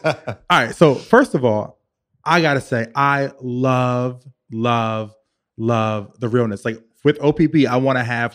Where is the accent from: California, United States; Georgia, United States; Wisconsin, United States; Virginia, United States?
Virginia, United States; Richmond; now in New York City, United States; I'm from Virginia, I'm from Richmond, South Side all day.